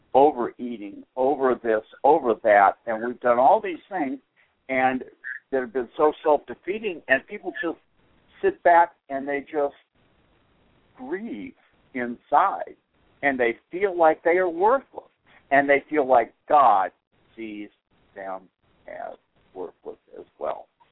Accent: Boston, Massachusetts, United States; I grew up Roman Catholic in Boston, and I remember going to confession on every Saturday afternoon.

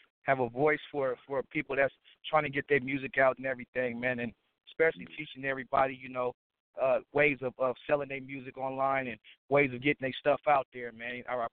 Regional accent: Oakland, California, United States; I'm from Oakland, California, Brookfield, California.

